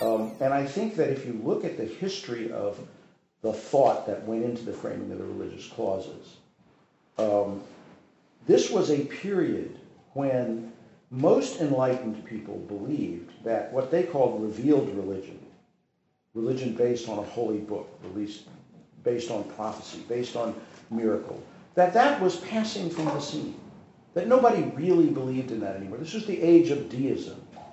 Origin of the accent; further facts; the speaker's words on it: the South, United States; When I grew up in the South, and I was 14 years old when the Civil Rights Act of 1964 was passed